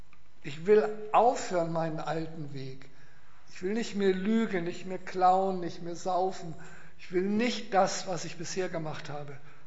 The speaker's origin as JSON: {"language": "German", "region": "Hamburg", "country": "Germany", "tie": "born there", "said": "Ich bin ja in Hamburg geboren"}